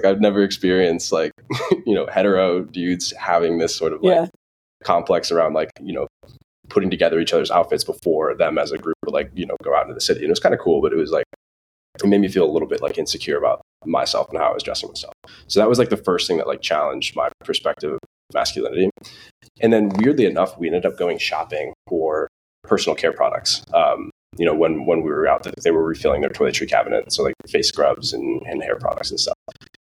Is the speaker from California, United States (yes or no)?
no; Itasca, Illinois, United States; I'm actually from, I say I'm from Chicago, but I get a lot of flack for that because technically I'm from the Chicago suburbs. I grew up in a really small town called Itasca.